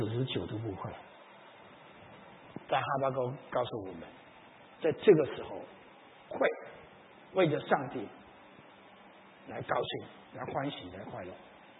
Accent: China; 我们中国人十二岁的时候冠的时候就说你成为大人了。

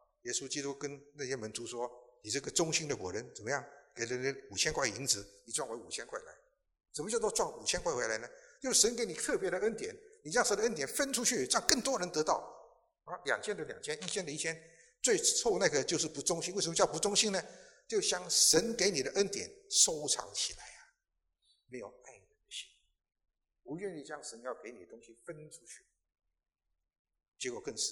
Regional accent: China; 人们对我们中国人对这个对得起这句话呢，这句话呢很敏感也很清楚啊

